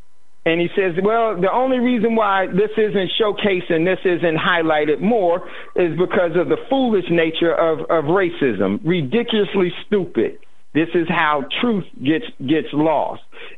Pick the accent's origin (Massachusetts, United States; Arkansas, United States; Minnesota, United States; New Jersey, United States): New Jersey, United States; It was important for me because I grew up in Jersey